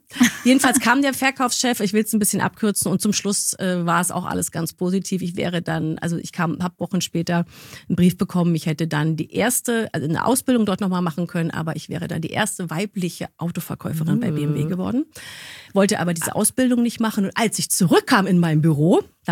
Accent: Berlin, Germany; Und als Berlinerin bin ich dann zur Funkausstellung gefahren

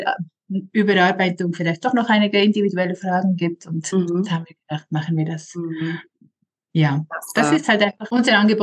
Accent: Switzerland; für mich als Schweizer VA

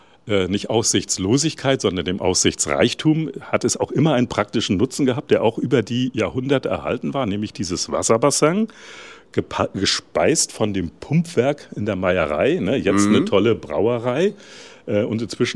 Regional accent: Lübz, Mecklenburg-Vorpommern, Germany; born there; Das Lübser Bier kommt von da, wo ich geboren bin.

